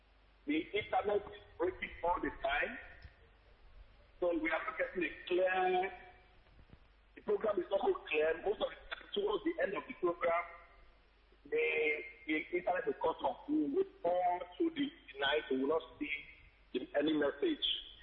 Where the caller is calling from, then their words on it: Canada; English is a second language; Okay. I'm coming from Canada.